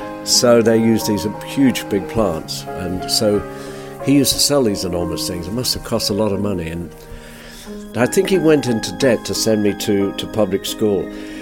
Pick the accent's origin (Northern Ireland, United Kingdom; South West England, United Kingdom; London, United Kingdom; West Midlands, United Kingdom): West Midlands, United Kingdom; Solihull; also born or lived in Birmingham; I grew up in Solihull in Warwickshire, but I was born in Birmingham, thank goodness, because that has slightly more credibility than Solihull.